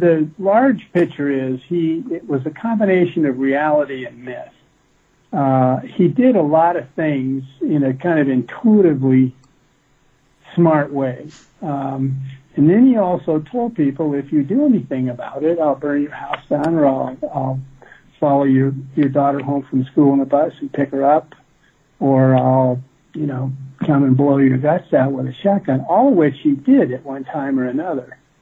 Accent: Midwest, United States; and I grew up in the Midwest, and I thought, well, there's a good story out there.

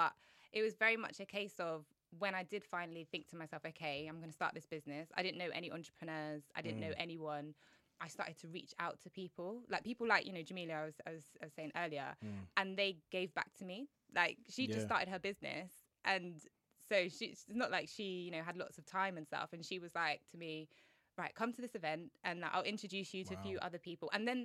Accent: United Kingdom; I was always told, like, you know, be proud of who you are, be proud of being Black British in particular.

